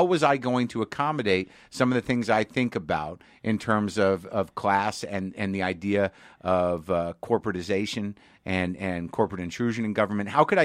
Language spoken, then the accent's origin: English; United States; look, I'm an American person.